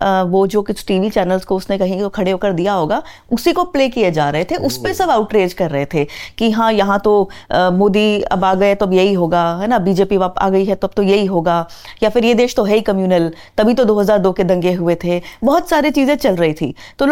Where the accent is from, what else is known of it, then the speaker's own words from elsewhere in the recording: Ghaziabad, Uttar Pradesh, India; also born or lived in Delhi; तब तक मुझे मुंबई में 1 साल हो चुका था रहते हुए, मैं मतलब गाज़ियाबाद से हूँ, दिल्ली के पास, दिल्ली में मेरी पढ़ाई हुई है